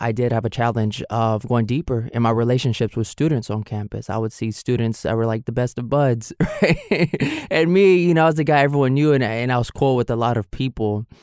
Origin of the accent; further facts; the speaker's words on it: San Francisco, California, United States; I grew up here in San Francisco. We grew up doing what teenagers in the city